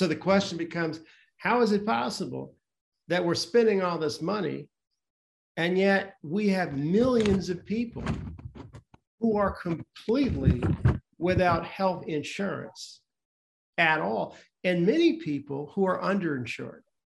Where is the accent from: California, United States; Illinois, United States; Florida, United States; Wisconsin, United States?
California, United States; San Francisco; now in Orange County, United States; Born and raised in San Francisco, but I've spent about 30 years here in Orange County in Southern California